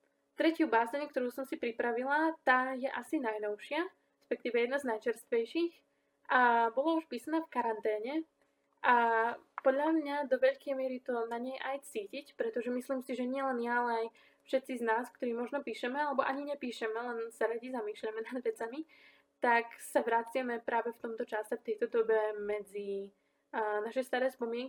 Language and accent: Slovak; Košice, Košice Region, Slovakia; pochádzam z Košíc a pracujem v redakcii časopisu